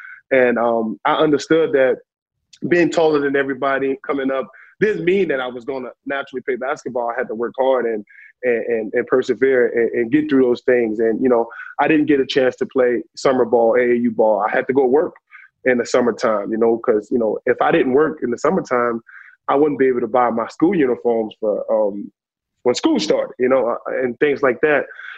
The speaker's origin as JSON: {"language": "English", "town": "New Orleans", "region": "Louisiana", "country": "United States", "tie": "born or raised there", "said": "I grew up in New Orleans. I grew up in the Melfamie Projects in New Orleans in the 90s, which was tough."}